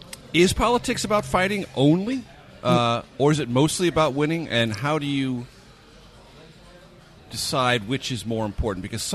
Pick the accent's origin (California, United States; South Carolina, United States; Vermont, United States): California, United States; One from my home state of California